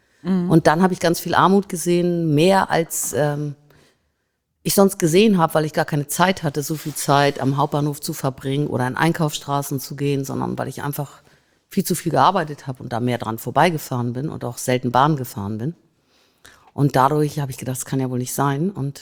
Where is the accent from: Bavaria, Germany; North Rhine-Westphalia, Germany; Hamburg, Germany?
Hamburg, Germany; Ich bin Hamburgerin, ne? Und ansonsten bin ich auf alle Fälle Europäerin.